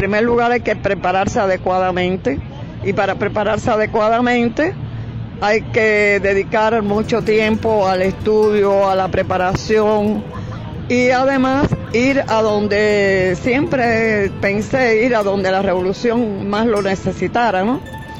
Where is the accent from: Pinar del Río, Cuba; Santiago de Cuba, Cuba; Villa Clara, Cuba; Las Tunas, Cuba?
Villa Clara, Cuba; Santa Clara; now in Havana, Cuba; Luego regresé a Villa Clara, a Santa Clara, que es de donde yo soy